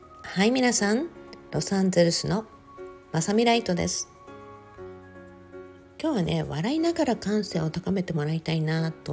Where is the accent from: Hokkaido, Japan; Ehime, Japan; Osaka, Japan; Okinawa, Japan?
Okinawa, Japan; もちろん地元沖縄ってことでね